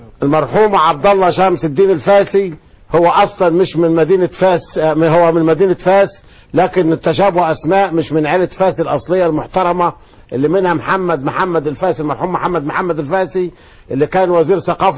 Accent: Egypt; فنزل ترانزيت عندنا في مصر من حظنا الاسود

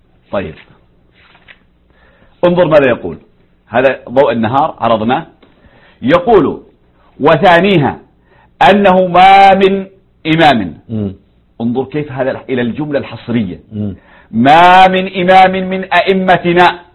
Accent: Yemen; عندنا في اليمن

